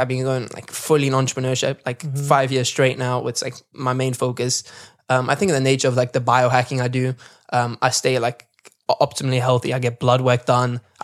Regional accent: Cape Town, Western Cape, South Africa; also born or lived in Netherlands; It's home for me, and that's where I've lived my whole life. Basically, I grew up a bit in Holland when I was younger

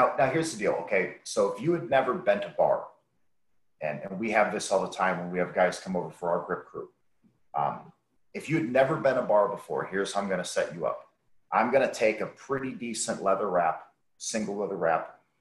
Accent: Michigan, United States; So for me, our school, I grew up in Michigan.

